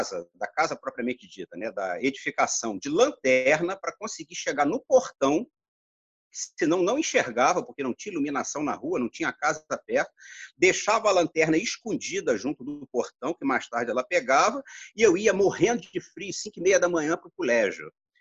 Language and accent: Portuguese; Copacabana, Rio de Janeiro, Brazil; also born or lived in Petrópolis; Porque eu saí de Copacabana, que é um lugar super povoado, né?